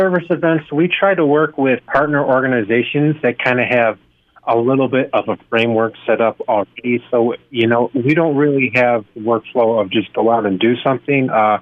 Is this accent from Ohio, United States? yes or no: no; Wellsville, New York, United States; No, I am from Southern Tier, New York, so Wellsville, which is next to Alfred